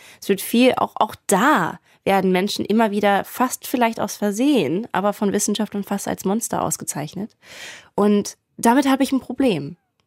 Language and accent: German; Germany; aber da reden wir als Deutsche vor allem sehr, sehr, sehr viel drüber.